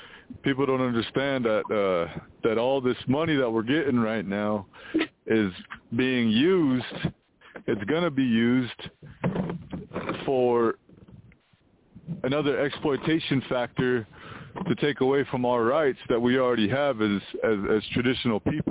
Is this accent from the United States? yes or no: yes; Wyoming, United States; I'm a Arapaho from Wyoming, and it's good to be here with all of you.